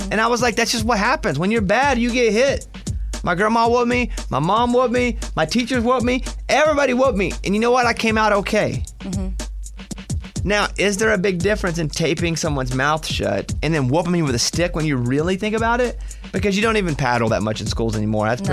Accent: Arkansas, United States; But yes, like, it was nothing growing up in Arkansas to get paddlings, and hard ones, too.

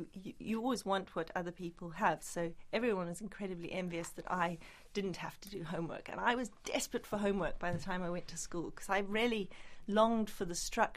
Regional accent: Botswana; she said, no, write about growing up in Botswana. And I was very surprised at it, but I did.

